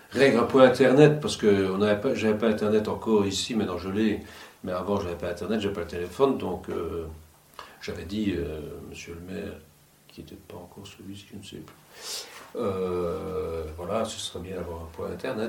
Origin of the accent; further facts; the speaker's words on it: Wallonia, Belgium; now in France; D'origine je suis belge, du sud-est de la Belgique. Je suis arrivé dans le sud-est de la France